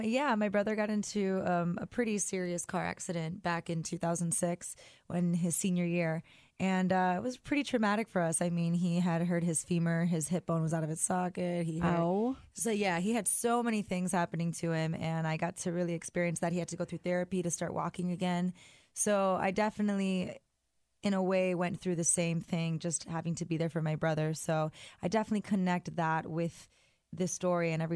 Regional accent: Miami, Florida, United States; Yeah, I'm actually originally from Miami, Florida. So I was actually raised with the music of … I mean, I'm Cuban-American. My parents are Cuban immigrants, so they came here around the 70s

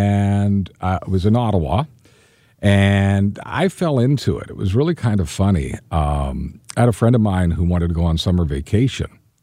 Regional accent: England, United Kingdom; born there; I was born in England.

